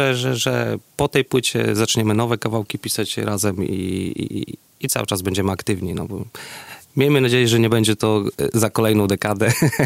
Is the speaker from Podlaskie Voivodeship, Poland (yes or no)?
yes; Białystok, Podlaskie Voivodeship, Poland; Jakbyśmy pojechali w jakiś inny rejon Polski, to na pewno by nas rozpoznali, że jesteśmy z Białego.